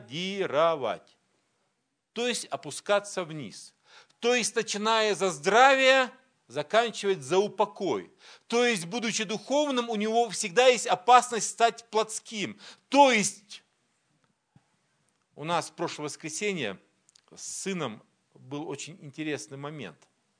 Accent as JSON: {"language": "Russian", "town": "Minusinsk", "region": "Krasnoyarsk Krai", "country": "Russia", "said": "Я говорю: из Сибири. Они говорят: Сибирь большая, ты откуда? Я говорю: из Минусинска."}